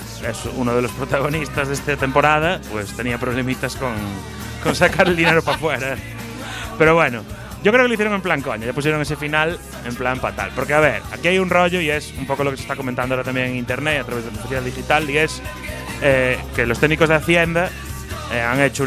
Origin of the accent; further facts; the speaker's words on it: Spain; Soy española, ¿qué deporte quieres?